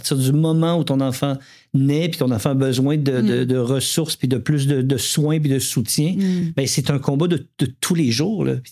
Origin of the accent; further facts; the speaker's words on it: Quebec City, Quebec, Canada; now in Montreal, Canada; je suis parti à Montréal, je viens de Québec, moi, fait que je suis parti à Montréal, j'ai fait ma vie